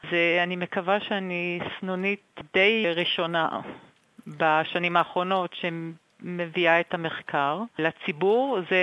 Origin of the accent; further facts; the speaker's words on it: Nirim, Southern District, Israel; now in Sydney, Australia; כמו שאתם שומעים מהמבטא שלי, נולדתי בארץ וגדלתי בארץ, אבל אני פה כבר הרבה שנים. במקור נולדתי בקיבוץ, קיבוץ נירים, שזה נמצא בדרום, קרוב לגבול עם עזה.